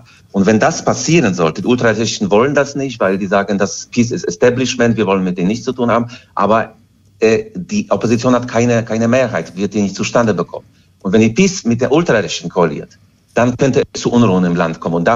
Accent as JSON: {"language": "German", "country": "Germany", "tie": "born or raised there", "said": "ich bin eine multinationale Haus groß geworden in Deutschland."}